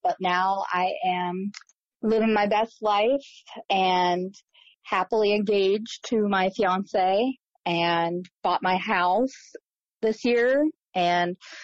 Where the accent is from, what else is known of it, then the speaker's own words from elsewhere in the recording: Worthington, Ohio, United States; Yeah, I grew up in Worthington, Ohio, which is a suburb in Columbus. And I was adopted from Russia at 8 months old